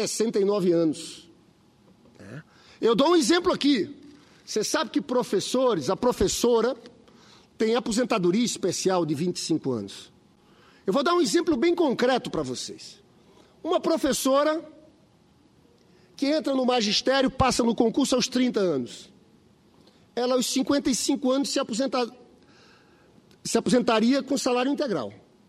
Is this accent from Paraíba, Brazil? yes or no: yes; Paraíba, Brazil; now in Rio de Janeiro, Brazil; Eu sou paraibano, sou senador pelo Rio, mas tenho muito orgulho de ser nordestino. Estive agora, em dezembro, janeiro, na minha terra, na Paraíba.